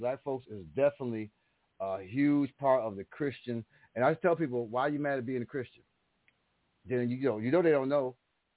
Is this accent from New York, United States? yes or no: yes; Buffalo, New York, United States; They said all the buffalo stories about the buffalo, because I'm from Buffalo